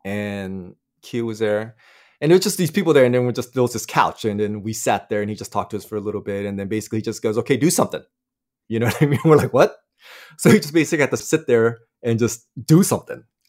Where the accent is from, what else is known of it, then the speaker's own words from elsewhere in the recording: United States; And when I first got there, you know, I'm from the States.